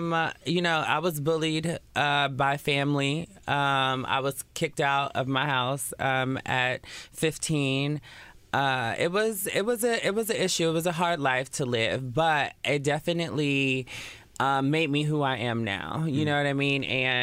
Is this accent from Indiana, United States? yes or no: no; Oakland, California, United States; But yeah, so growing up in Oakland was very hard